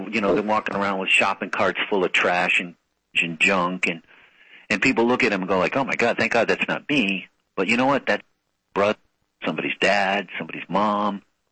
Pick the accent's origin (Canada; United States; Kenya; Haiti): United States; New England; Well, I'm from New England, so, I'm from New England